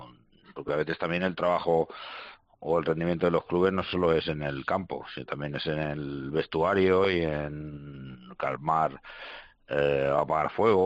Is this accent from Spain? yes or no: yes; Balearic Islands, Spain; Siendo mallorquín y habiendo tenido la suerte de ganar títulos